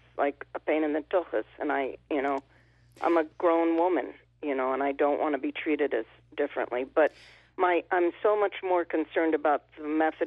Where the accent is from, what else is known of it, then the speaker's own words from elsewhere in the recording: Manhattan, New York, United States; I mean, I grew up in Manhattan.